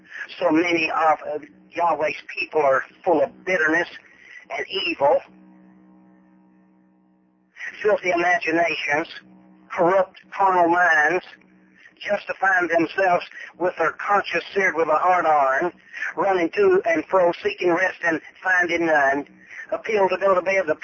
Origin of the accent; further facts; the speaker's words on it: the South, United States; Man, I'm glad I was raised in Dixie.